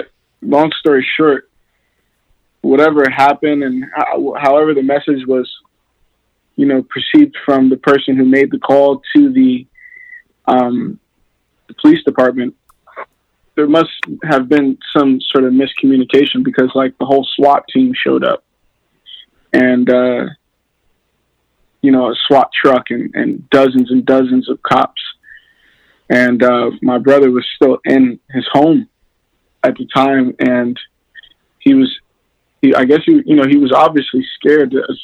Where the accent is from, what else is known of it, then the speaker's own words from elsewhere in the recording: Plainfield, New Jersey, United States; born there; I was born in Plainfield.